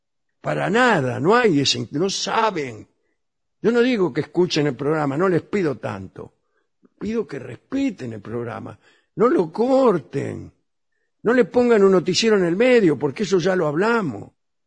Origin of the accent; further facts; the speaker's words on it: Balcarce, Buenos Aires Province, Argentina; de Balcarce.